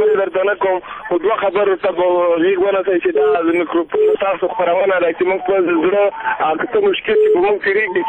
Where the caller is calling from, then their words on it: Nangarhar, Afghanistan; زه پخپله د ننګرهار اوسېدونکی یم.